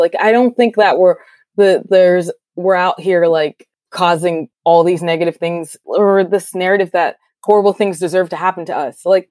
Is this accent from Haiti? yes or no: yes; Haiti; I'm from Haiti. So like my entire upbringing was just being surrounded by Black people.